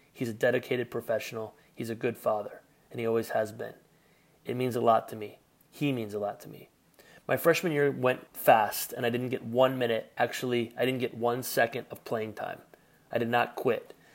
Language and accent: English; Midwest, United States; I was born and raised in the Midwest.